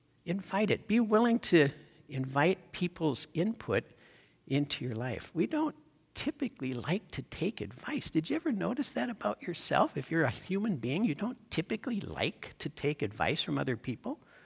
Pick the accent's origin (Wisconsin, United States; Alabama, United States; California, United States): Wisconsin, United States; So when I was in high school, growing up in Wisconsin, in the Vince Lombardi years, everybody's a Green Bay Packers fan, right?